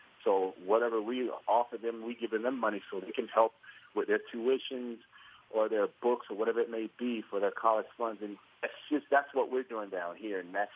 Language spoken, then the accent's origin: English; Florida, United States; I'm from Florida, and I had my family was able to come up and see the game.